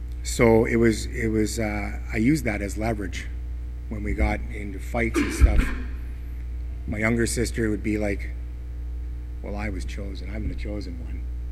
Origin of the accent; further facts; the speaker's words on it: England, United Kingdom; I'm standing between my wife and a friend, and they're both French, I'm English.